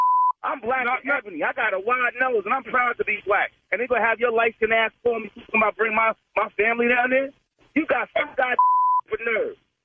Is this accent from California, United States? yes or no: no; Memphis, Tennessee, United States; Yeah, born and raised in Tennessee.